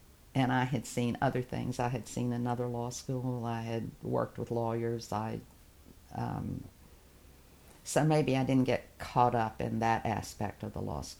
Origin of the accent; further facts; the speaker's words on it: Durham, North Carolina, United States; because I grew up in Durham, North Carolina, which was also kind of an industrial town when I was growing up there.